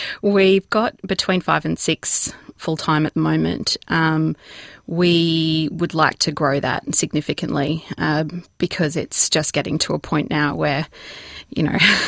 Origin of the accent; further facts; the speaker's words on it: Australia; I'm an Australian mum. I've got a 3.5-year-old. I'm pregnant with my next child.